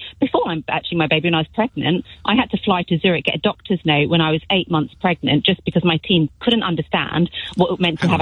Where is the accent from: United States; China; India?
India; I was an investment banker, worked on the trading floor for 12 years, pre-financial crisis and post, as an Indian woman.